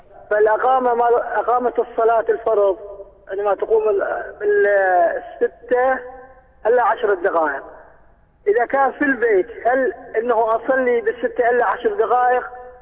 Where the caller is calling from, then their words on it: Mosul, Nineveh, Iraq; صلاة الفجر عندنا بالعراق بالنسبة لمحافظة الموصل